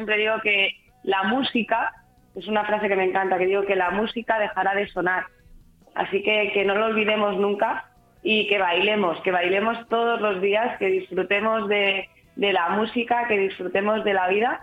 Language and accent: Spanish; Benidorm, Valencian Community, Spain; como son las fiestas de mi pueblo en Benidorm la semana pasada